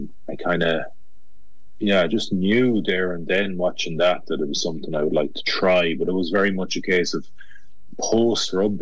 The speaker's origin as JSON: {"language": "English", "town": "Galway", "region": "Connacht", "country": "Ireland", "said": "Yeah, so I'm from Renmore, just on the way into Galway City, and it's pretty much a stone's throw from Galway's rugby club."}